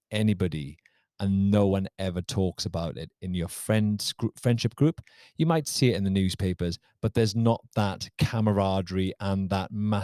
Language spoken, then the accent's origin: English; Wales, United Kingdom; But we're a Welsh family.